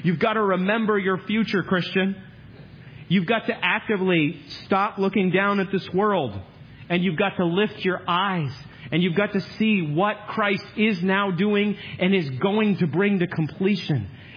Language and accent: English; Maine, United States; I'm from Maine, so I get this.